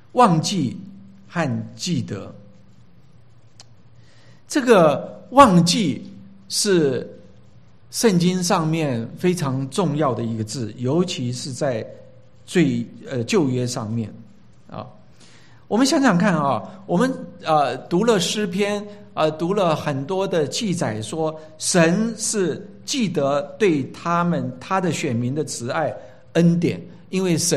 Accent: China; 这个就是我们中国人心目中的英雄。

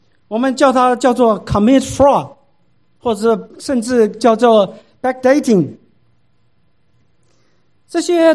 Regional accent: China; 那我们中国人更莫名其妙了，我们中国人发明了很多的很有意思的字眼

